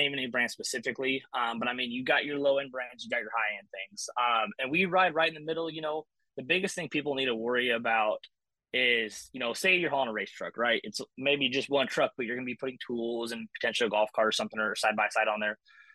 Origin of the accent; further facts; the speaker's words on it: Idaho, United States; now in Texas; because I grew up in Idaho, so Bully Dog was our thing there that we used. So I've been good friends with them. And then I eventually moved to Texas and became a diesel mechanic.